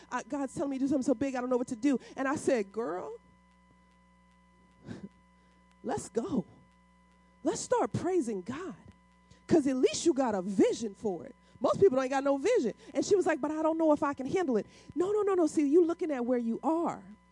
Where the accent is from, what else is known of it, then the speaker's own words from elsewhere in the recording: St. Louis, Missouri, United States; I'm originally from St. Louis, Missouri. My family's from Alabama.